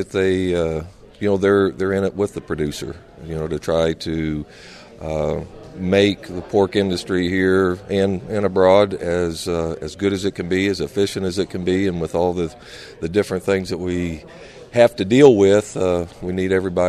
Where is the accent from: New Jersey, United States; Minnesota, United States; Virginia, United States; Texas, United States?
Virginia, United States; I'm from Virginia, work for Murphy Brown in the North Division.